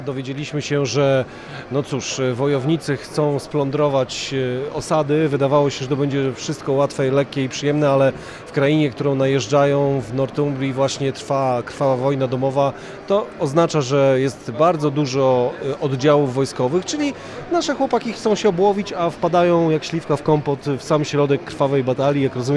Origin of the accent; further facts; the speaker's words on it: Szczecin, West Pomeranian Voivodeship, Poland; my ze Szczecina